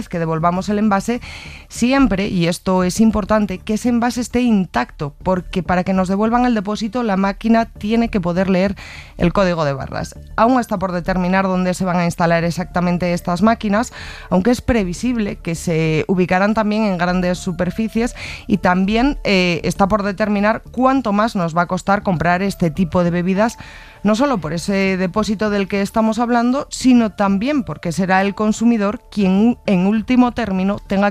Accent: Spain; que como españoles nos pueden resultar bastante chocantes

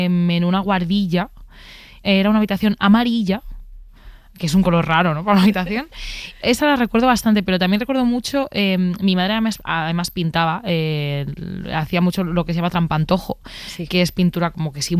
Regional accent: Catalonia, Spain; now in Madrid, Spain; vivo aquí en Madrid, ¿no? Sí. Pero es verdad que soy de, no de Barcelona, pero de un pueblo del Maresma, que es la comarca que está así más para arriba, y siempre he vivido delante del mar.

